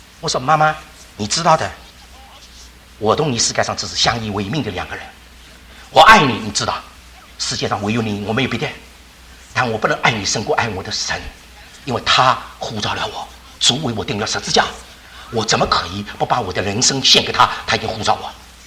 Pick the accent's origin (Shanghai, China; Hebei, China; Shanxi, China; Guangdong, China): Shanghai, China; 那我们上海人他们吃茶有茶杯